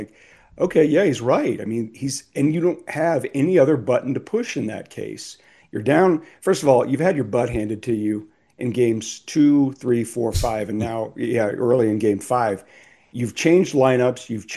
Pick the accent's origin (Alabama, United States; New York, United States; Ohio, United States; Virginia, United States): Ohio, United States; Cincinnati; born there